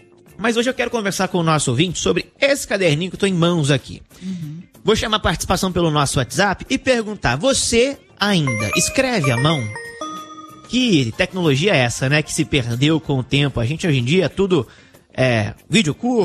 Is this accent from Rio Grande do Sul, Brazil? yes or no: no; Araguari, Minas Gerais, Brazil; Uberaba, lá em Minas Gerais. Eu sou de Araguari